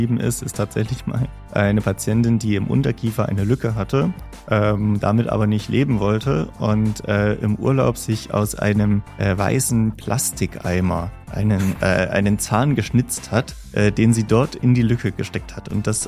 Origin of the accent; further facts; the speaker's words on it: Gera, Thuringia, Germany; Ich komme ursprünglich aus Gera, habe hier dann auch mein Abitur gemacht 2015, bin dann zum Zahnmedizinstudium nach Jena gegangen.